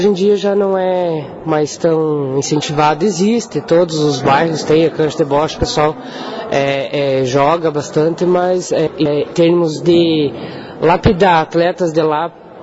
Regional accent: Campos Novos, Santa Catarina, Brazil; Eu sou de Campos Novos.

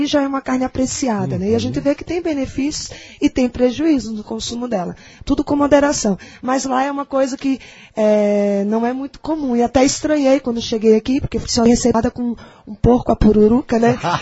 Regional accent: Northeast Brazil, Brazil; eu falo isso porque eu sou nordestina, né?

